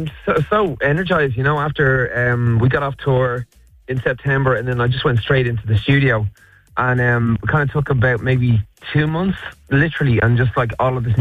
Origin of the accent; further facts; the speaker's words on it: Ireland; that's the best part about being Irish, is it never goes to your head.